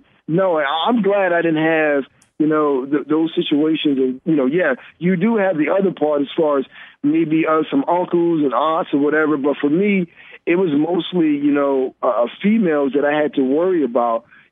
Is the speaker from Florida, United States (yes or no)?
yes; Miami, Florida, United States; I grew up in Miami as a Miami fan.